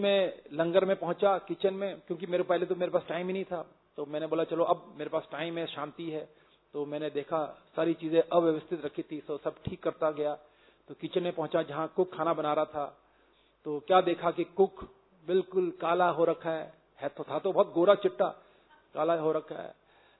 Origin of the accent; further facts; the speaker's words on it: Agra, Uttar Pradesh, India; मैंने कहा दोस्त मैं आगरा का रहने वाला हूं